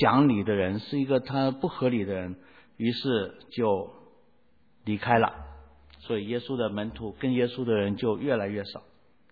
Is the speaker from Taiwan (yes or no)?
no; China; 跟我们中国人传统文化有冲突